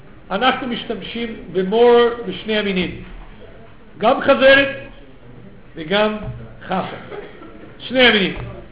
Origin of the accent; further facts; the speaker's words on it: Canada; also born or lived in United States; אני גדלתי בקנדה, גדלתי בקנדה ובאמריקה.